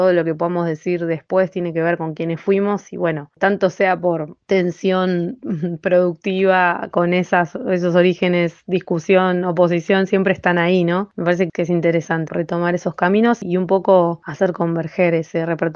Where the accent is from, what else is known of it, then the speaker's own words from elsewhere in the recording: Buenos Aires, Argentina; bonaerense, música, cantante, compositora. Soy antropóloga también.